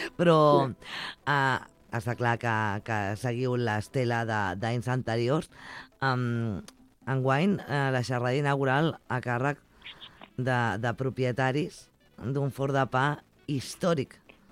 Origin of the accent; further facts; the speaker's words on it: Banyeres, Catalonia, Spain; aquest any sortiu al meu poble